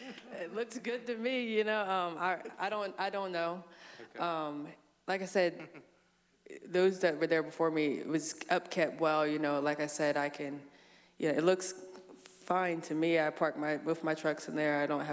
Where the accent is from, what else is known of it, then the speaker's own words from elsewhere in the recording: Delaware, United States; Yeah, apparently in the summertime, I guess I'll smell Allen's or whatever, but I'm from Sussex County, so I think it'll smell good to me.